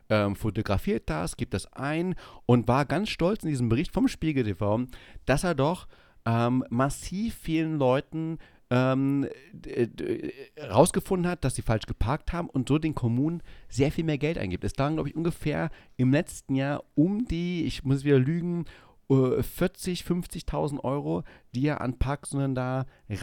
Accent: Saxony-Anhalt, Germany; Ich weiß, Sachsen-Anhalt, schwieriges Land, mein Heimatland, mein Bundesland.

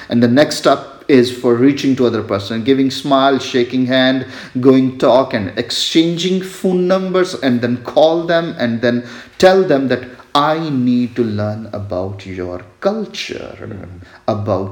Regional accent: Pakistan; now in United States; Being as a Pakistani Christian, I am worshipping Jesus Christ.

